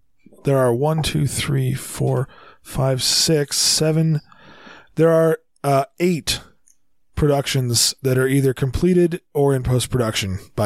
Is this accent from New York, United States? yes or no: no; California, United States; That just bothered me because I'm from California and I know that the beaches in half the movie weren't in California.